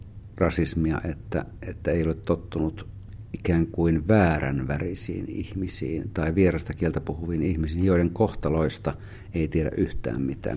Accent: Savo, Finland; itse olen maalta kotoisin ja kävin maaseudulla siellä kaukana maalla Savossa. Äitini asuu siellä

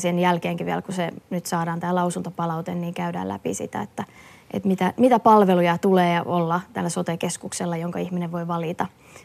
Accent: Forssa, Tavastia Proper, Finland; No tämä on iso kysymys monissa kunnissa ja myöskin omassa kotikaupungissani, että Forssassa.

